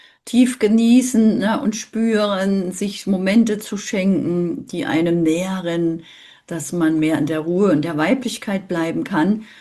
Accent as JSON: {"language": "German", "town": "Dresden", "region": "Saxony", "country": "Germany", "tie": "born or raised there", "said": "Nicht nur, weil Dresden meine Heimat ist"}